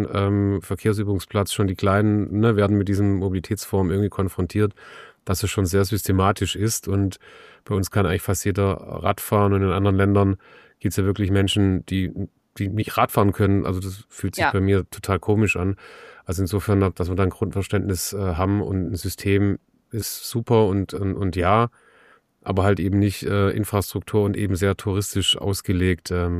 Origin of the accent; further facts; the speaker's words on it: Baden-Württemberg, Germany; Ich komme aus Baden-Württemberg.